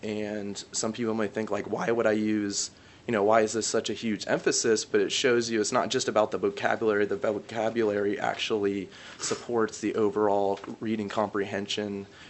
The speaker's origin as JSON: {"language": "English", "region": "Florida", "country": "United States", "tie": "born or raised there", "also_born_or_lived": "New York", "lives_now": "Tulsa, United States", "said": "No, actually, so I came here from, I grew up in Florida, and I went to New York to get my master's degree. I fell in love with it, stayed there for 5 years"}